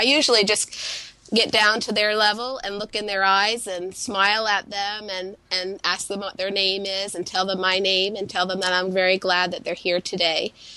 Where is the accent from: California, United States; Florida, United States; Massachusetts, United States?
Massachusetts, United States; Brockton; born there; also born or lived in Nashua / Columbus / Cincinnati / Chillicothe; Yes, I was born in Brockton, Massachusetts, and from there my parents were transferred to the Salvation Army Church in Nashua, New Hampshire, and from there they were transferred to Columbus, Ohio